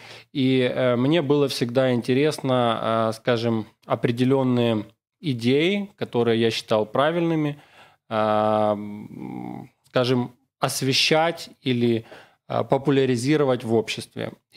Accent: Odesa Oblast, Ukraine; в детстве, по сути, все зрелое, скажем, детство провел в селе, в Измаильском районе Одесской области.

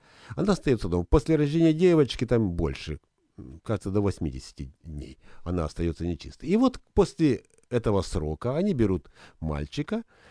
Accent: Ukraine; Ну, честно говоря, я украинец.

